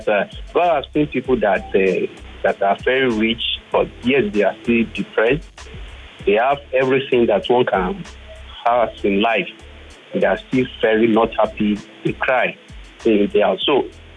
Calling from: Ajah, Lagos, Nigeria; calling from Ajah.

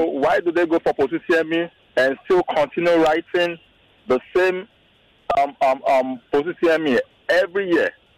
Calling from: Lekki, Lagos, Nigeria; I'm calling from Lekki.

